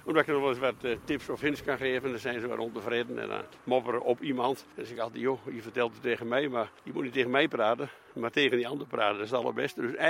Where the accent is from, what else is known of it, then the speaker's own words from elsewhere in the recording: Overijssel, Netherlands; now in Friesland, Netherlands; Maar ik ben een tukker, hè?